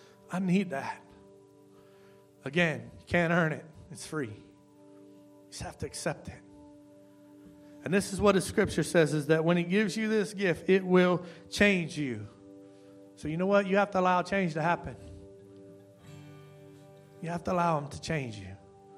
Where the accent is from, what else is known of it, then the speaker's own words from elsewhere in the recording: Louisiana, United States; I'm from Louisiana. I lived in Louisiana.